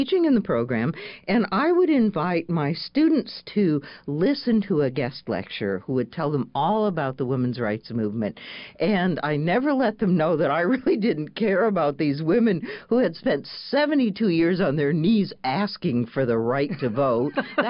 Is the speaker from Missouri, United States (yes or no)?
no; Aberdeen, South Dakota, United States; She knew I grew up in Aberdeen.